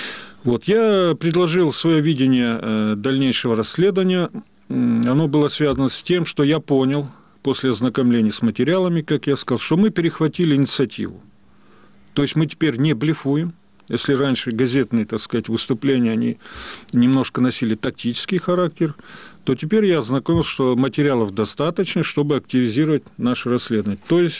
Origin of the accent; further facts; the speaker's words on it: Russia; я как россиянин не могу просто так ходить оплеванным